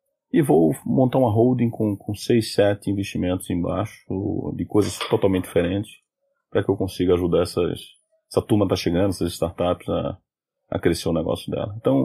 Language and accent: Portuguese; Northeast Region, Brazil; Como um bom nordestino, a gente tem usado muitos finais de semana para ir para a praia.